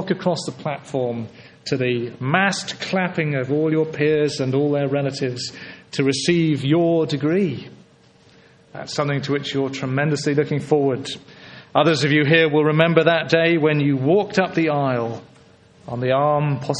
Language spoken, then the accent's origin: English; England, United Kingdom; being a British citizen, even being an Englishman, am I allowed to say that here without getting attacked, rests lightly on my shoulders.